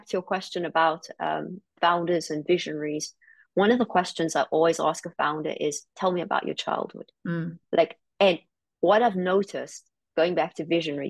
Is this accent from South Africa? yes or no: yes; South Africa; It was tough growing up in South Africa.